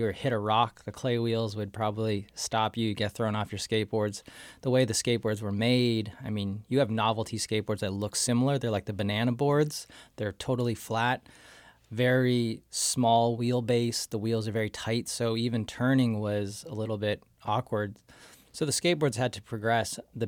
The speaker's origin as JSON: {"language": "English", "town": "San Diego", "region": "California", "country": "United States", "tie": "born or raised there", "said": "I grew up in San Diego, California, and so skateboarding was all around me."}